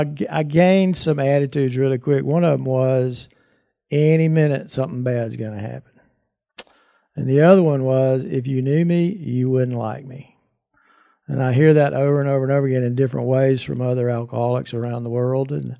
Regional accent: Columbus, Georgia, United States; born there; So here we go. I was born in Columbus, Georgia.

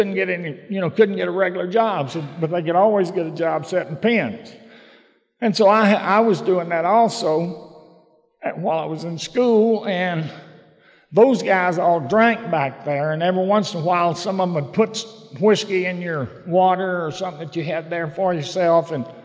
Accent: Dallas, Texas, United States; I was born and raised in Dallas, Texas. I was a tall, skinny kid most of my life.

